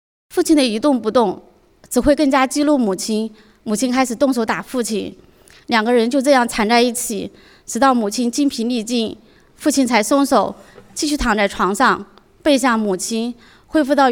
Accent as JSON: {"language": "Chinese", "region": "Shanghai", "country": "China", "said": "大家好，我是来自上海的"}